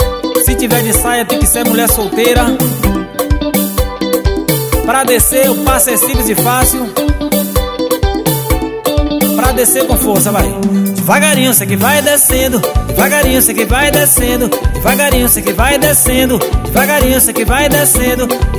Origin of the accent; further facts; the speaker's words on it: Fazenda Camarão, Bahia, Brazil; para toda a comunidade de Fazenda Camarão, minha terra natal.